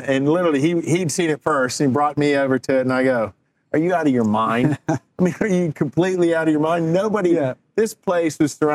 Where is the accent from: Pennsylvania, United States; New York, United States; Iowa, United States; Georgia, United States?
Georgia, United States; Sandy Springs; And I grew up in Sandy Springs